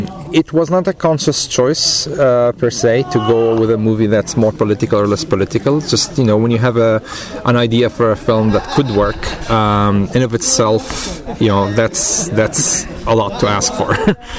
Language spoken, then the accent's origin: English; Beit Safafa, Jerusalem, Palestine; I'm from Beit Safafa, which is a Palestinian suburb/village of Jerusalem. That was actually split in 1948.